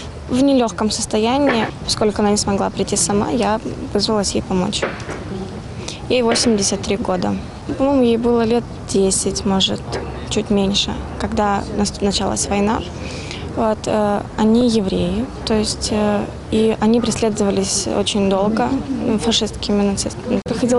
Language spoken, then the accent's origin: Russian; Luhansk Oblast, Ukraine; moved away; А сейчас, поскольку мы приехали из Луганской области, сейчас не совсем получилось так же стоять.